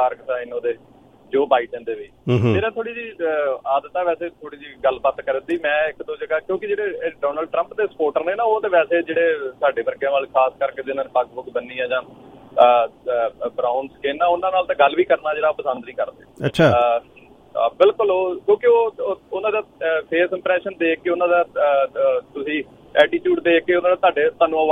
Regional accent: Canada; ਮੈਂ ਕਿਹਾ ਮੈਂ ਤਾਂ ਕੈਨੇਡੀਅਨ ਹਾਂ

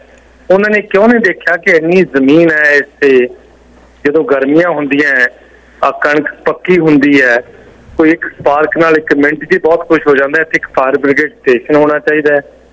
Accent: Faridkot, Punjab, India; ਮੇਰਾ ਪਿਛੋਕੜ ਸਰ, ਮੇਰਾ ਐਗਜਾਮਪਲ ਫਰੀਦਕੋਟ ਦਾ ਜੀ. ਮੈਂ ਉਸ ਤੋਂ ਬਾਅਦ ਇੱਕ ਸਧਾਰਨ ਕਿਸਾਨ ਪਰਿਵਾਰ ਦਾ ਜੰਮਿਆ ਜੀ.

